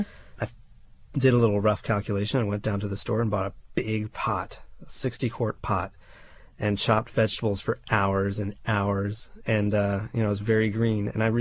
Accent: Austin, Texas, United States; there's all kinds of bumper stickers about how proud we are to be from South Austin

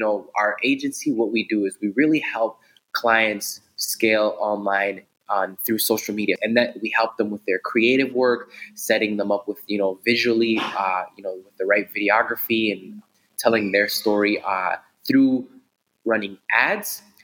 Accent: Des Moines, Iowa, United States; I grew up in Des Moines, Iowa, and pretty much, you know, the Somali community and like minority community isn't as big over there

